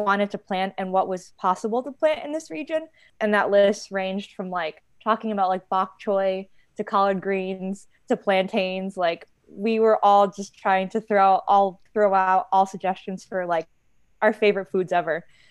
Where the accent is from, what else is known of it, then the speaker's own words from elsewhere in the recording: New Haven, Connecticut, United States; And if you're living in areas such as Detroit or New Haven, where I'm from New Haven, your access is different.